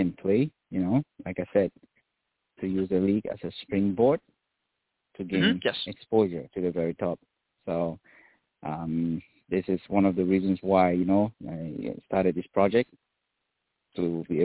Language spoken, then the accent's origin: English; Cameroon; now in United States; I, you know, played back in my home country, Cameroon.